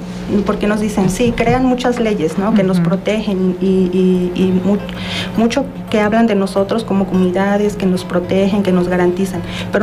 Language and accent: Spanish; Cuentepec, Morelos, Mexico; first language Nahuatl; Spanish is a second language; Yo vengo de la comunidad de Cuentepec, uh-huh, mi lengua materna es el náhuatl.